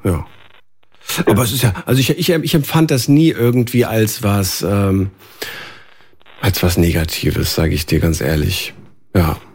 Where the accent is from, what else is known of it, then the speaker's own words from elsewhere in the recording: Frankfurt, Hesse, Germany; ich komme ja aus Frankfurt